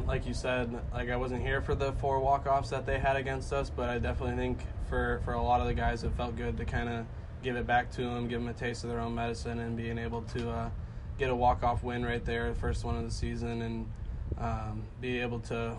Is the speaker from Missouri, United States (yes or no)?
no; Michigan, United States; My dad was the football coach at Saugatuck.